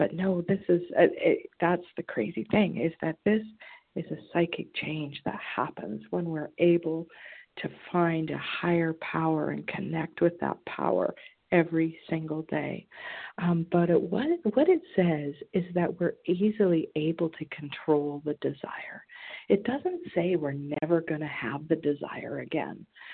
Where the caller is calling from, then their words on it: British Columbia, Canada; from BC, Canada, recovered today by the grace of God.